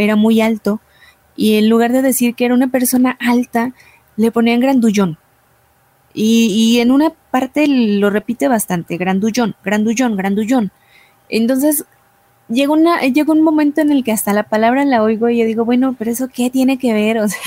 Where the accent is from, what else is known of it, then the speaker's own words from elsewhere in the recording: Mexico; para mí que soy mexicana me cuesta mucho trabajo algunas expresiones propias de allá